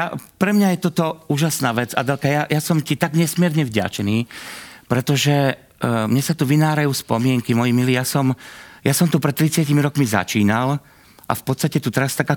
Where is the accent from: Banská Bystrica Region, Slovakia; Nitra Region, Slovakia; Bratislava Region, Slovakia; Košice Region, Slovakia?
Banská Bystrica Region, Slovakia; Kremnica; ja som z Kremnice, z malého mestečka a moja maminka Zlata, ja som mal 14 rokov